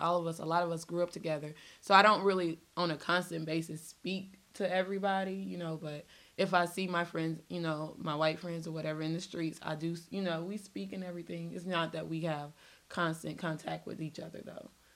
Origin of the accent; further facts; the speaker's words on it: Roswell, Georgia, United States; I do say, like, if I'm somewhere within Georgia, I'll let them know, you know, I'm from Roswell.